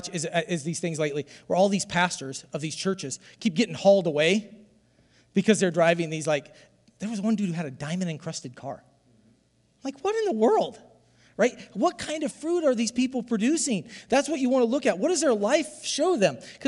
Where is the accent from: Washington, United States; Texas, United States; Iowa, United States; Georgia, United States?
Iowa, United States; I can't pronounce a Greek word, so I didn't even put it in there because I'm from Southeast Iowa.